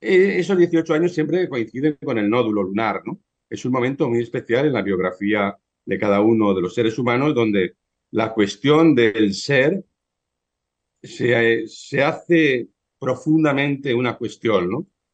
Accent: Spain; born there; Yo nací en España.

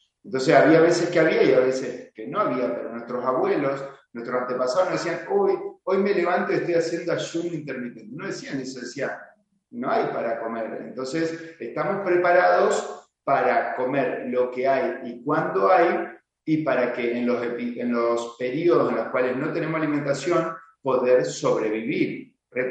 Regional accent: Chajarí, Entre Ríos, Argentina; somos acá de Chajarí, Entre Ríos, y bueno, acá estamos en el consultorio.

